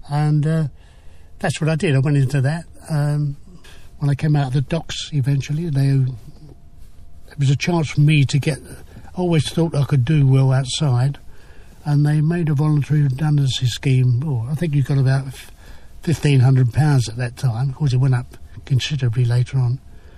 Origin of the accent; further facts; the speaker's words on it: Bermondsey, London, United Kingdom; born there; I was born in Bermondsey. What we used to call Round Town, which basically is that road, Redriff Road, that goes round the back there.